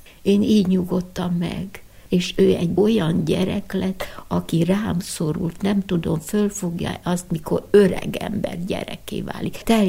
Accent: Zakarpattia Oblast, Ukraine; Én kárpátaljai vagyok. Ebben a világban kisebbségi sorsot éltem át, mint evangélikus és mint magyar.

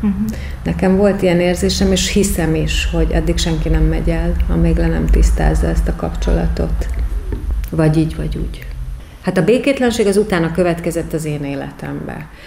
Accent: Budapest, Hungary; born there; Én Budapesten születtem, egy ilyen első generációs értelmiségi pár második gyermekeként.

